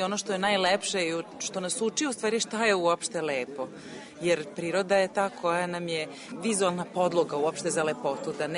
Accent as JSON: {"language": "Serbian", "town": "Novi Sad", "region": "Vojvodina", "country": "Serbia", "tie": "born or raised there", "said": "Ja sam gradsko dete, ja sam Novosađanka rođena, tako da ove, i suprug moj i ja smo Novosađani u principu."}